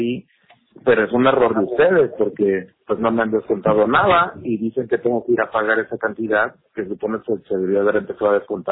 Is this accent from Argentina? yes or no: no; Poza Rica, Veracruz, Mexico; yo soy de Poza Rica